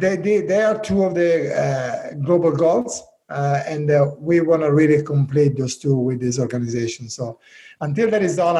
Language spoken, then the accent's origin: English; Lombardy, Italy; Yeah, I grew up on Lake Como, which is one of the most beautiful.